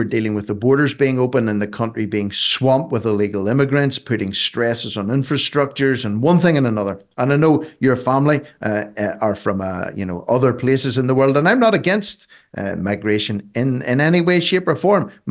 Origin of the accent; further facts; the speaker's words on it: Ireland; I'm an Irishman, Kate.